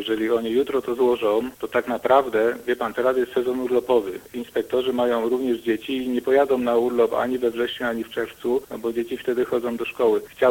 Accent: Łódź, Łódź Voivodeship, Poland; staram się jako łodziak od zawsze pomóc

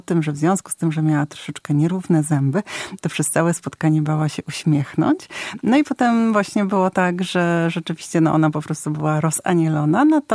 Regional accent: Lower Silesian Voivodeship, Poland; ja akurat pochodzę z Dolnego Śląska

